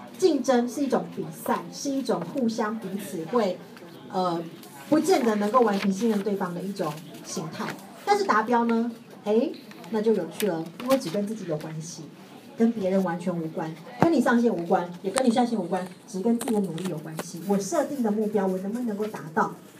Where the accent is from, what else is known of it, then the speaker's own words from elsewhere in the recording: Taiwan; 但是我们台湾人的教育常常是反过来讲的